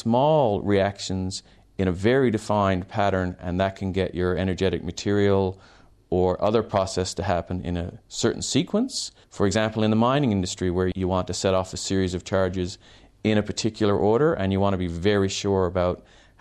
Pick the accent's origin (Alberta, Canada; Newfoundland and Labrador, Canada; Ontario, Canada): Newfoundland and Labrador, Canada; now in Australia; I grew up in Canada. In fact, I grew up in a place called Newfoundland on the east coast of Canada. So I'm fondly referred to as a Newfie.